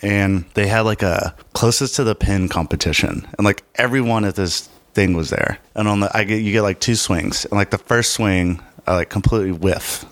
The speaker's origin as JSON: {"language": "English", "town": "Dallas", "region": "Texas", "country": "United States", "tie": "born or raised there", "said": "I grew up in Dallas, Texas."}